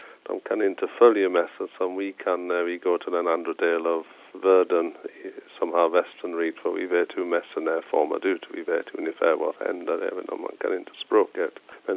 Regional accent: England, United Kingdom; now in Sweden; Jag kommer från England ursprungligen. Jag kom till Sverige 1985.

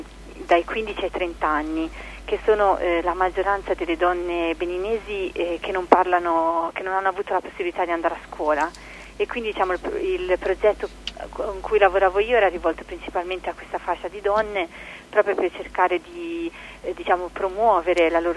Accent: Carrara, Tuscany, Italy; ho 29 anni e vengo da Carrara.

